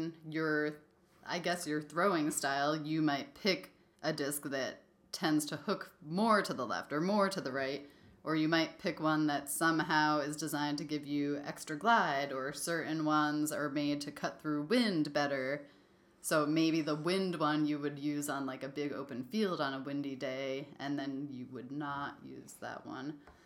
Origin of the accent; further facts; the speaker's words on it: Massachusetts, United States; Because I've gone mini golfing a lot, having spent part of my childhood growing up on Cape Cod.